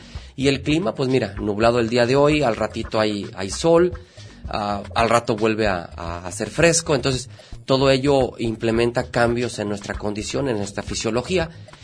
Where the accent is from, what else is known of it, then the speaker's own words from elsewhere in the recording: Mexico; Nos gusta como mexicanos, válgame la expresión, o el latino en general, nos gusta la parte curativa.